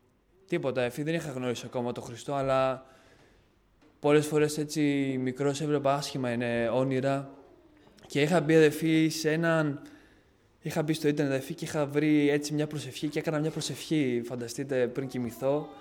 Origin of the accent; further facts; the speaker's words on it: Livadeia, Central Greece, Greece; also born or lived in Albania; now in Athens, Greece; όταν ήμουν 5 χρονών, μεταναστήσανε από την Αλβανία, ήρθαν εδώ στην Ελλάδα. Δεν είμαι από την Αθήνα, είμαι από τη Λιβαδιά.